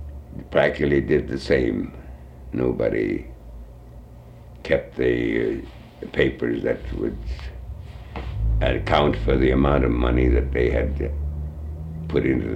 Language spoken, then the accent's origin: English; Milwaukee, Wisconsin, United States; born there; I was born in Milwaukee.